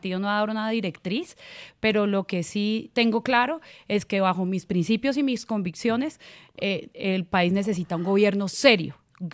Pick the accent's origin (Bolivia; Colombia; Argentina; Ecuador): Colombia; Cali, Valle del Cauca; also born or lived in Ibagué; now in Bogotá, Colombia; Me crié en Cali toda la vida, sí. Nací en el Tolima, en Ibagué, me crié en Cali, hice mi colegio y mi universidad y ahorita llegué a Bogotá adoptada a trabajar